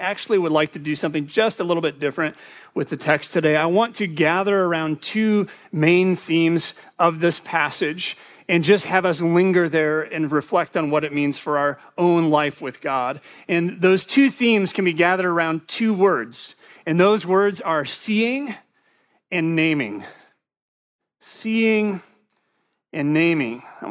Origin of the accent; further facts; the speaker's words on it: Rock Island, Illinois, United States; I'll name my hometown. Can anything good come out of Rock Island?